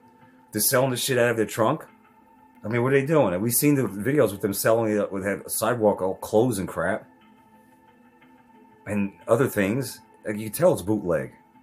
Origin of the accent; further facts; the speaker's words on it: Brooklyn, New York, United States; I also remember growing up in Brooklyn, first 11 years of my life